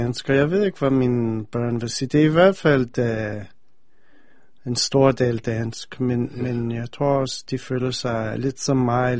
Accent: United States; now in Denmark; Jeg bor i Danmark. Ja, altså, jeg er vokset op mest i USA, så ja. Det er nogle ting, som får mig til at føle meget amerikansk, og, som for eksempel fjernsyn, som jeg er vokset op med, og film.

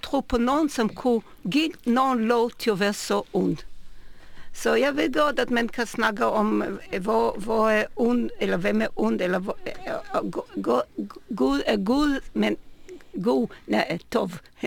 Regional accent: Israel; jeg voksede op i Israel, hvor man kunne se, hvordan religion og Gud bliver brugt også politisk.

